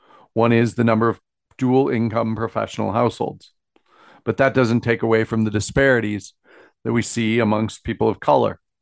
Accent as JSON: {"language": "English", "country": "United States", "said": "I'll wear red, white, and blue on the 4th of July proudly as an American."}